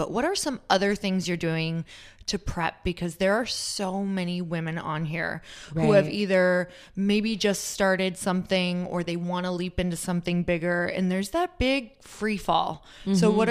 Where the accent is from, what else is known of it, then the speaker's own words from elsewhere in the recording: Midwest, United States; I'm from the Midwest, and it's kind of like, we don't think with our bodies there.